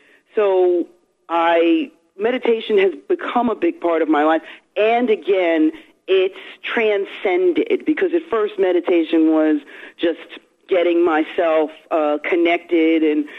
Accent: New York City, New York, United States; And I am from New York City, born in the South Bronx, still live in New York, and I kind of had chaotic thinking. Can't believe a New Yorker would be like that.

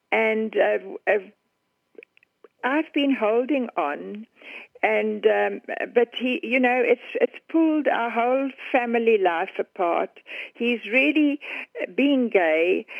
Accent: South Africa; now in Kelowna, Canada; No, I'm from South Africa.

